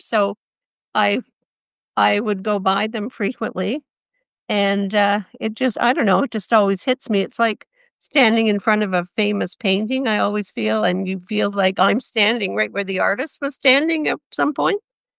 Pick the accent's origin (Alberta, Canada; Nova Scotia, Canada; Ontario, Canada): Ontario, Canada; Ottawa; one person on the panel was from Ottawa, and I'm from Ottawa.